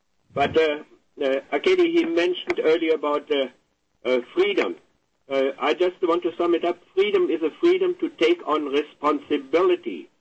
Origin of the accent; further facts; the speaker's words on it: West Germany, Germany; No, I grew up in Western Germany